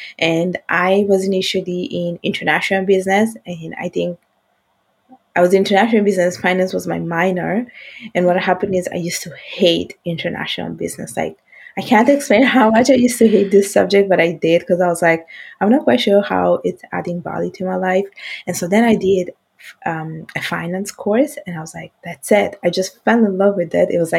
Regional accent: Italy; I was born in Italy. My parents are from Bangladesh. And I basically spent my whole life in Italy.

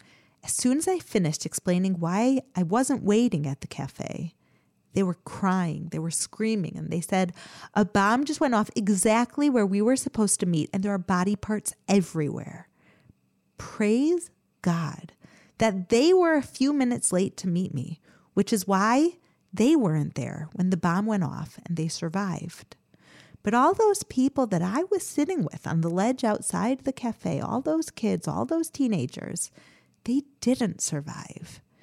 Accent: Chicago, Illinois, United States; I also found out that a friend who I grew up with in Chicago and who was also there in seminary for the year had been shot in the attack.

